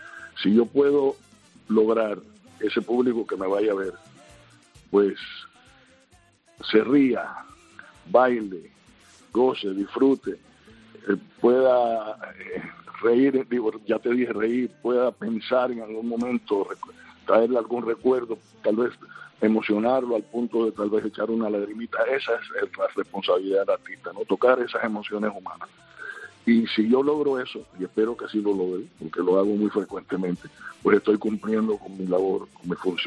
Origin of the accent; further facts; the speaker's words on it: Consolación del Sur, Pinar del Río, Cuba; Se llama Consolación del Sur, mi pueblo, donde nací, donde me crié. A estos 14 años, yo nunca viví en La Habana. Nosotros a la gente del campo le decimos guajiro, y yo soy guajiro, yo soy del campo, crecí en un pequeño pueblo